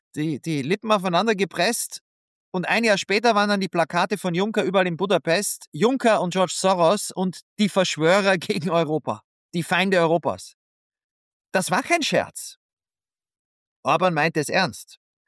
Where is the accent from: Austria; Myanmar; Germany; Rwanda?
Austria; Vienna; Ich bin in Wien aufgewachsen.